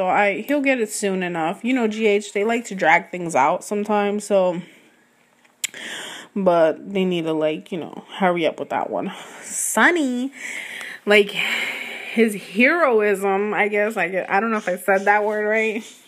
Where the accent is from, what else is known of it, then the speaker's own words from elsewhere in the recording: Newark, New Jersey, United States; the Prudential Center in Newark, New Jersey. That's my hometown for those of you who don't know me.